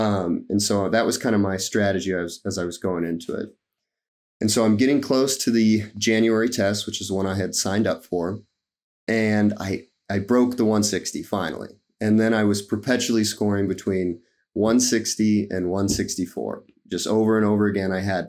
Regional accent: Nebraska, United States; And I'm from Nebraska. And so I applied to University of Nebraska-Lincoln and Creighton, which is in Omaha.

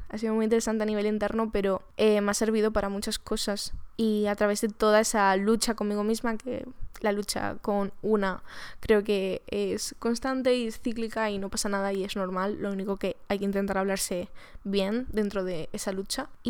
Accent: Málaga, Andalusia, Spain; now in Madrid, Spain; yo nunca he pasado un verano en Madrid. Este ha sido mi primer verano en Madrid. Yo soy de Málaga

